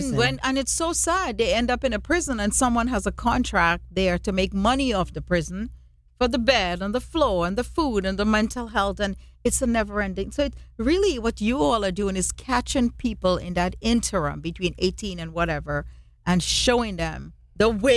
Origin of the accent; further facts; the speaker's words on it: Trinidad & Tobago; And I go, well, I'm from Trinidad. We put a little bit of this, a little bit of that. We don't measure.